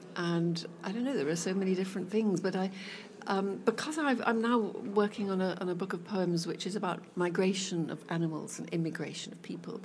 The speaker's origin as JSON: {"language": "English", "region": "London", "country": "United Kingdom", "tie": "born there", "said": "I was born in London, in an attic in Wimpole Street."}